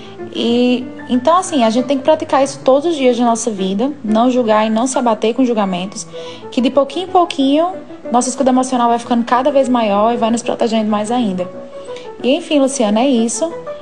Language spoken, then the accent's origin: Portuguese; Campina Grande, Paraíba, Brazil; sou de Campina Grande, Paraíba.